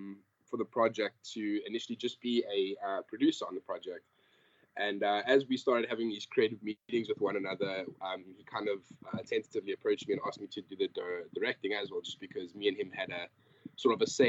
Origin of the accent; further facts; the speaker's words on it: Johannesburg, Gauteng, South Africa; now in Los Angeles, United States; I am originally from Johannesburg, South Africa. I am a producer and filmmaker that is based out here in Los Angeles.